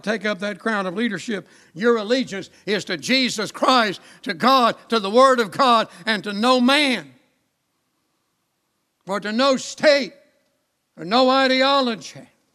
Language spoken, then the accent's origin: English; United States; I'm an American and I'm a proud American. I got an American passport.